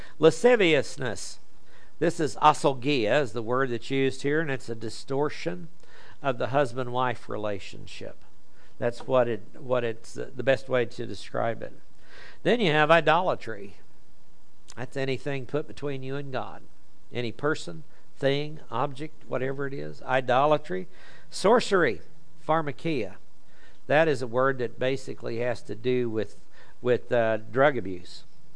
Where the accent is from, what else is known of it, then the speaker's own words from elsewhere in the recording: Oklahoma, United States; accent: Oklahoma; My Oklahoma accent won't let me distinguish between sex and sex.